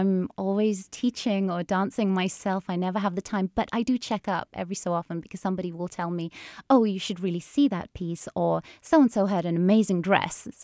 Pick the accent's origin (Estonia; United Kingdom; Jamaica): United Kingdom; moved away as an adult; now in United States; I'm from the United Kingdom.